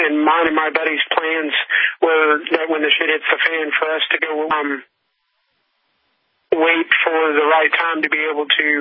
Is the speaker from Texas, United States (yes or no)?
yes; Texas, United States; Well, I grew up in Texas and all that good stuff, and I grew up with guns